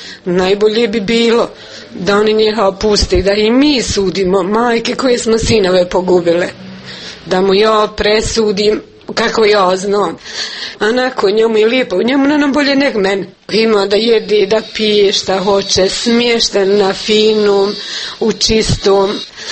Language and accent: Bosnian; Konjević Polje, Republika Srpska, Bosnia & Herzegovina; born there; Rodom sam pod Konjović polje, u Glogovoj sam bila udata.